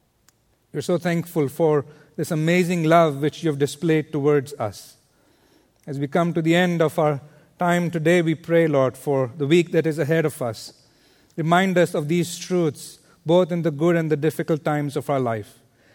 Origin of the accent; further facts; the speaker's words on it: India; Growing up in India, I never imagined that one day I'll be here serving in ministry.